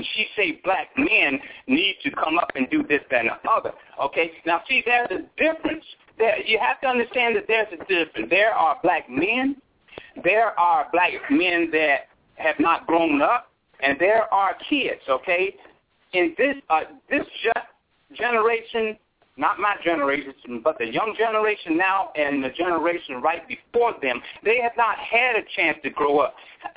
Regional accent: Chicago, Illinois, United States; Now, I'm from the Midwest. You know, and the young lady says that's where she's from. I'm from Chicago, okay?

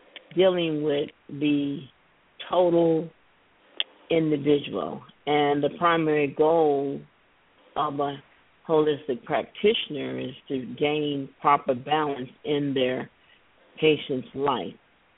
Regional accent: Joliet, Illinois, United States; moved away as an adult; also born or lived in Los Angeles / Omaha; I grew up in Joliet. I went to Joliet Central High School, Joliet Junior College

